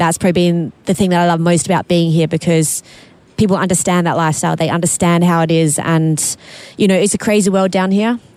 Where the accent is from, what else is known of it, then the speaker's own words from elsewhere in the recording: Australia; moved away; because, you know, when you live the other side of the world, you know, obviously I moved from Australia, it can be a lonely life.